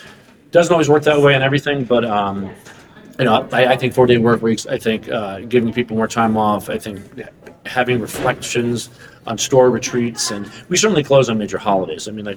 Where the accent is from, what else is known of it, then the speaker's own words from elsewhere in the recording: Los Angeles, California, United States; now in Connecticut, United States; I'm a Californian. I'm from Los Angeles, and I live in Connecticut now, up on a hill on an acre, and it's a very different vibe.